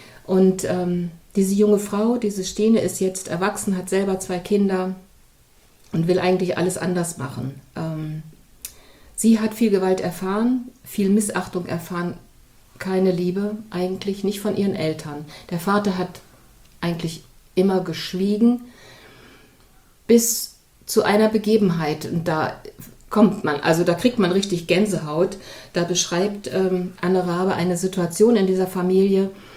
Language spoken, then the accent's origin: German; East Germany, Germany; ich bin auch ein Kind der DDR.